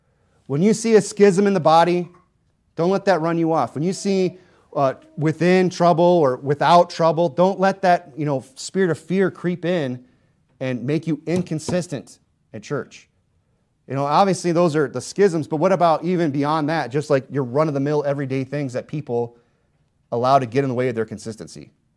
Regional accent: Michigan, United States; now in Arizona, United States; I'm from Northern Michigan. You know, I know what cold is, believe me. But I've lived in Arizona for 10 years, so my blood is thinned out.

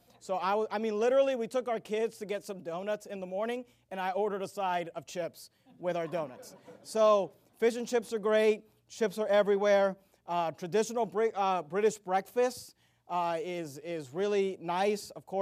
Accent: California, United States; born or raised there

